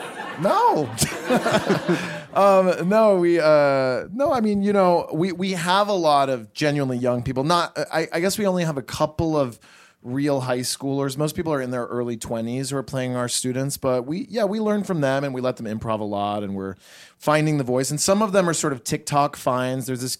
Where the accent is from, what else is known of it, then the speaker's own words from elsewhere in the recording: Tennessee, United States; also born or lived in New York City; But I was born in New York City. So I got to the sticks of Tennessee when I was 4. So I kind of knew like, oh, this is the country, but I'm from the city and I'll go back to the city one day.